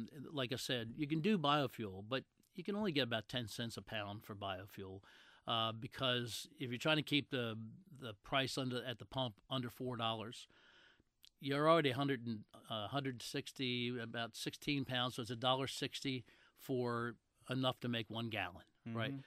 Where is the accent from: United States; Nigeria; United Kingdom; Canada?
United States; Edgemere, Maryland; I grew up in Edgemere.